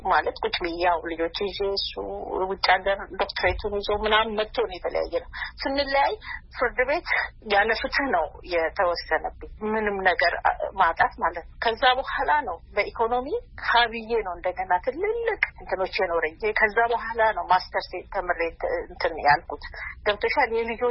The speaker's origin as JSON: {"language": "Amharic", "town": "Tokerensa", "region": "Oromia", "country": "Ethiopia", "tie": "born or raised there", "also_born_or_lived": "Ambo", "said": "የተወለድኩት ከአምቦ 35 ኪሎ ሜትር ርቀት በምትገኘው ቶኬሬንሳ የምትባል መንደር ነው። የገጠር መንደር ነች እና እዛ ከአንደኛ እስከ ስድስተኛ ተማርኩ።"}